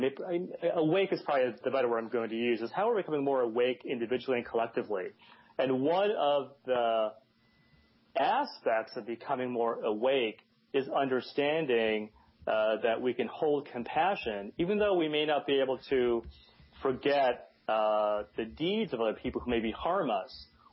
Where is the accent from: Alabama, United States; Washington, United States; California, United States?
California, United States; Los Angeles; from Los Angeles.